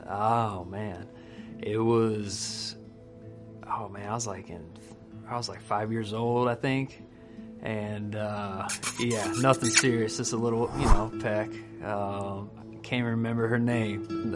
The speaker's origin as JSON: {"language": "English", "town": "Dallas", "region": "Texas", "country": "United States", "tie": "born or raised there", "also_born_or_lived": "Kentucky", "said": "I don't have Texas twang. I was born in Kentucky, moved to Dallas when I was six, and I grew up in the city. I didn't grow up in the country, so don't really have much of an accent."}